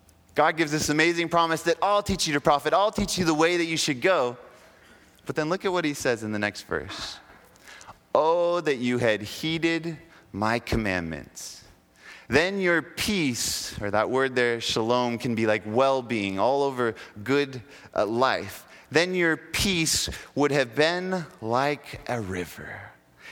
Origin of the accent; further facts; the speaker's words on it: United States; I'm an American, and I have the right to speed.